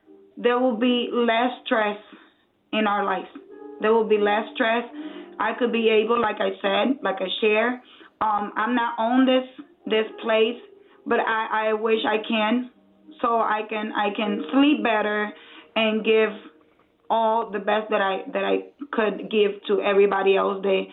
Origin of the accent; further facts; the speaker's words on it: Puerto Rico; moved away as an adult; I came from Puerto Rico 7 years ago, and I'm in this business of taking care of children for 3 years.